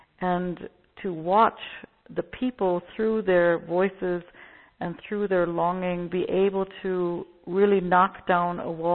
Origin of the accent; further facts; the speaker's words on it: United States; born there; I was born in the States